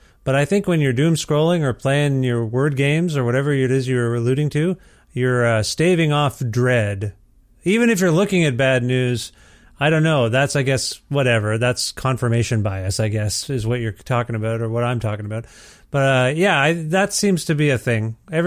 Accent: Ontario, Canada; I'm from Ontario originally, and that's where I was, you know, lived and was born and raised and all that kind of stuff.

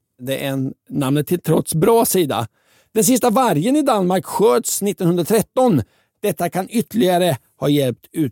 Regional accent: Linköping, Östergötland, Sweden; Jag har hört det flera gånger under min uppväxt i Linköping.

